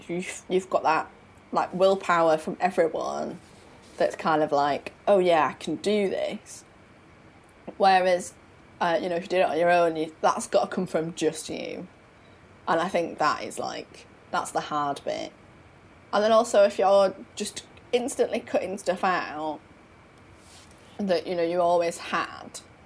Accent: England, United Kingdom; Well, that might be because we're English.

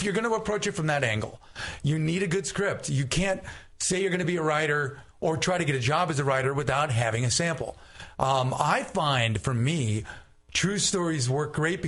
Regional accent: Boston, Massachusetts, United States; I came from Boston. Boston. I grew up in Boston.

